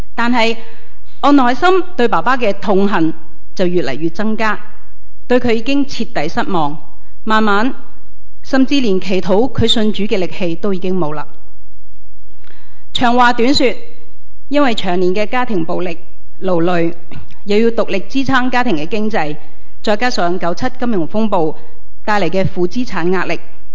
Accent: China; 我喺文革中期出生喺中国一个农村，一个黑五类嘅家庭

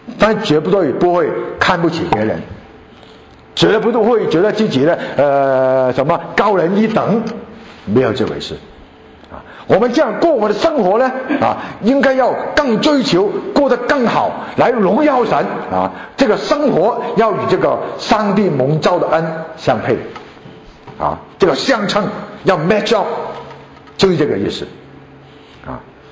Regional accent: China

